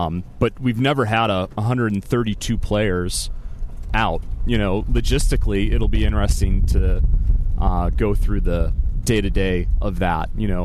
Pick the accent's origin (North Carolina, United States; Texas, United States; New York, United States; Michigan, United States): Michigan, United States; I came from Michigan, just outside of Detroit, about an hour.